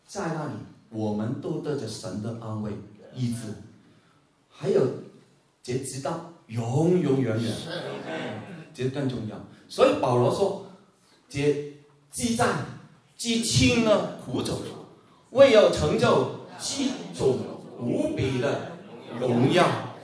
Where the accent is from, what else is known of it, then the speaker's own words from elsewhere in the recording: China; 我们中国人，特别是中国人